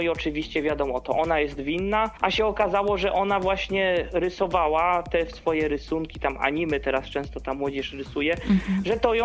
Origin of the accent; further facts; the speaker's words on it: Koszalin, West Pomeranian Voivodeship, Poland; Ja wiem, że w szkołach u mnie w Koszalinie